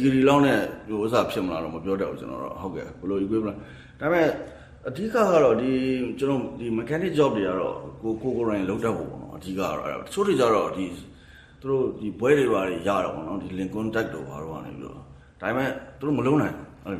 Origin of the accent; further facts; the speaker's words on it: Mandalay, Mandalay Region, Myanmar; also born or lived in Yangon; ကျွန်တော်ကဟိုရန်ကုန်မှာမွေးတယ်မန္တလေးမှာကြီးတယ်